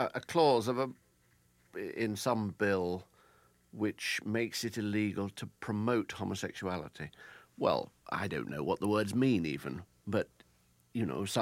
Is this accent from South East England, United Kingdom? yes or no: no; Leicester, East Midlands, United Kingdom; I said to him, oh, I'm from Leicester. You destroyed my childhood.